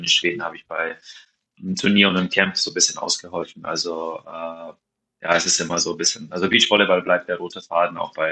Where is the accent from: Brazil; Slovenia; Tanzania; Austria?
Slovenia; Maribor, Drava; Aber da ich ja hier aufgewachsen bin in Maribor